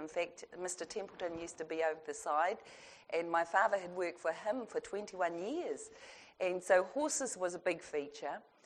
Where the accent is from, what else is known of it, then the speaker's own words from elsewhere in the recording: Palmerston North, Manawatū-Whanganui, New Zealand; Young Māori and growing up in Palmerston North in the 60s and 70s.